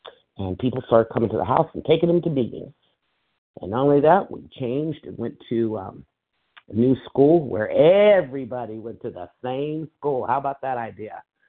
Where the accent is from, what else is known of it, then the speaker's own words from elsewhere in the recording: Pennsylvania, United States; born there; I was born outside of Pittsburgh, little town near a river